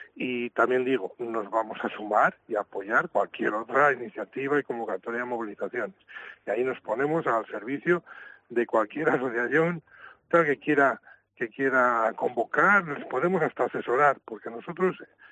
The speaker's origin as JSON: {"language": "Spanish", "town": "Zamora", "region": "Castile and León", "country": "Spain", "said": "pero somos zamoranos todos"}